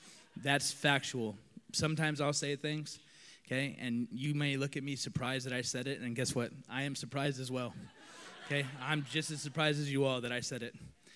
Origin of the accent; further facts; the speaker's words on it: Chandler, Arizona, United States; moved away; I'm from Chandler, Arizona. My family and I, we moved here in February of 22.